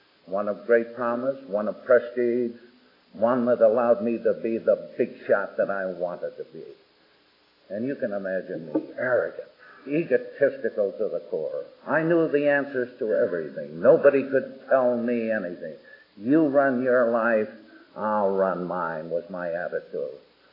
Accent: Boston, Massachusetts, United States; I'm a Bostonian originally.

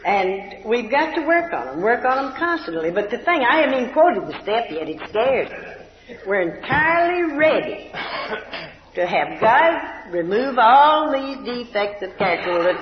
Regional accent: Texas, United States; from Texas.

